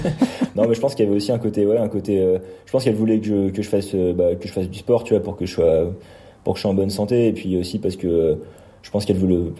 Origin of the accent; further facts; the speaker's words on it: Brest, Brittany, France; Sinon, par rapport à mon parcours, je viens de Brest.